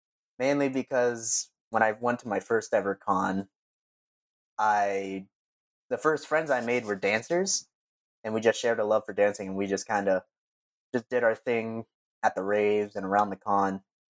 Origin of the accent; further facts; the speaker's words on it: United States; If anything, I grew up in America. So if anything, I'm pretty dumb too.